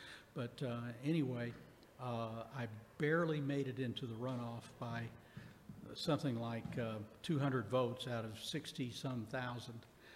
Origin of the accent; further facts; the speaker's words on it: El Paso, Texas, United States; I'm from El Paso, and I went through school in El Paso all the way through college, and then came to Austin to go to law school.